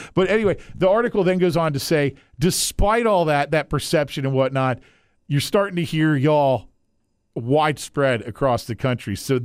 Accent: the South, United States; If you, like us, were born and raised in the South.

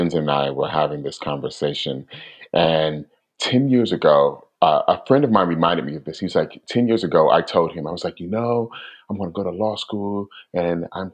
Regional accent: Georgia, United States; I grew up in South DeKalb, which is predominantly Black.

